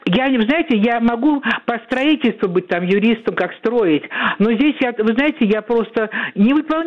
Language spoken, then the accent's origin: Russian; Moscow, Russia; born there; also born or lived in Crimea; мне 82 года всего, но я только 3-4 год не работаю, я сама инженер-архитектор. Я вообще родилась в Москве, но так получилось, что мы с мамой попали в Крым, там отец у меня жил.